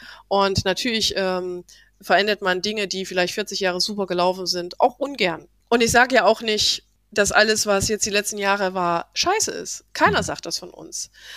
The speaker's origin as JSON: {"language": "German", "town": "Dresden", "region": "Saxony", "country": "Germany", "tie": "born or raised there", "said": "Und aber er kommt ja aus Dresden, so meine Heimat, ne? Ich bin ja auch Sachse."}